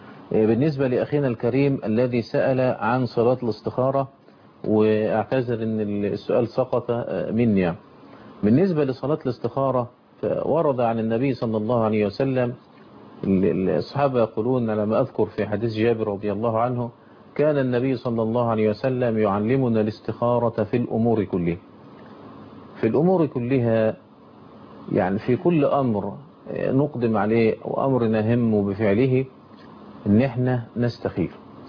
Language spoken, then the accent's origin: Arabic; Egypt; طب إحنا عندنا في مصر بناخد بالقول الثاني